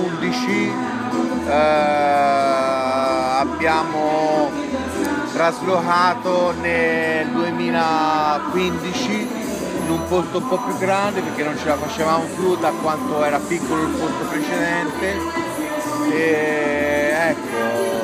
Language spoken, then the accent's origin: Italian; Tuscany, Italy; Allora, io sono dalla Toscana, vicino Firenze, nel Chianti.